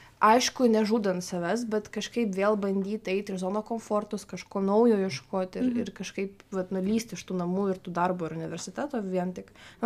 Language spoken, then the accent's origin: Lithuanian; Vilnius, Vilnius County, Lithuania; aš labai seniai buvau namie, aš iš Vilniaus.